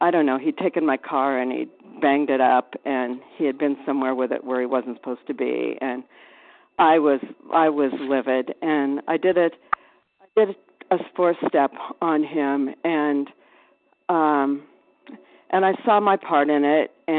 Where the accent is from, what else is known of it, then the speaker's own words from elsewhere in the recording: Anthem, Arizona, United States; I am from Anthem, Arizona, and I guess I can be heard.